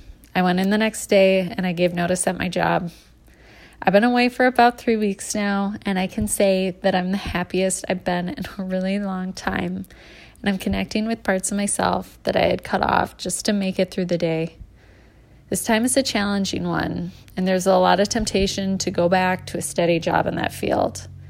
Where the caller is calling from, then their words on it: Wisconsin, United States; I'm calling from Wisconsin.